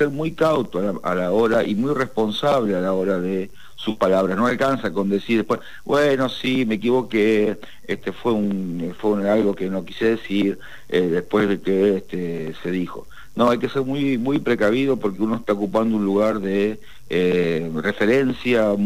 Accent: Argentina; como ciudadano argentino

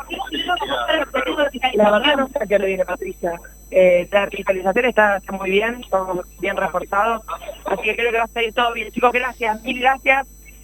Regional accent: Argentina; como somos los argentinos siempre

